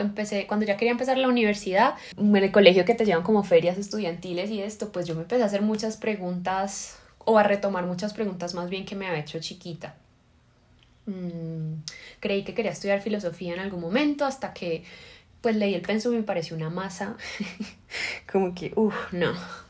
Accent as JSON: {"language": "Spanish", "town": "Cali", "region": "Valle del Cauca", "country": "Colombia", "tie": "born or raised there", "accent": "caleño", "moved": "yes", "said": "Bueno, yo nací en Cali, soy caleña y... qué bueno. Hace mucho tiempo no vivo en Cali, entonces siempre intento como que afianzar el acento y no perderlo, es parte de nuestro sabor. Tengo una mamá que es caleña y un papá que es paisa."}